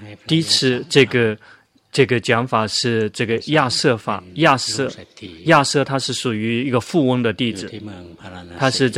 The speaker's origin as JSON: {"language": "Chinese", "country": "Thailand", "second_language": "Chinese", "said": "比如说我们泰国人，我们并没有相信这个恒河里面洗澡了之后就会上到天堂"}